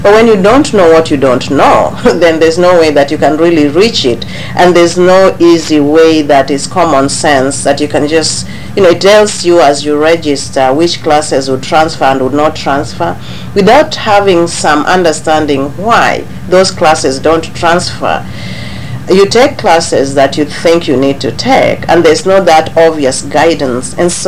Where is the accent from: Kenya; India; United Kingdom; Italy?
Kenya; English is a second language; moved away as an adult; now in United States; I'm originally from Kenya. I came to the U.S. in 1996